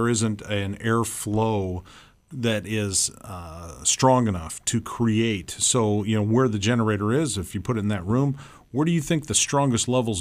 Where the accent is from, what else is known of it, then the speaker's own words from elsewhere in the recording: Iowa, United States; I grew up in North Central Iowa, so that's where I went.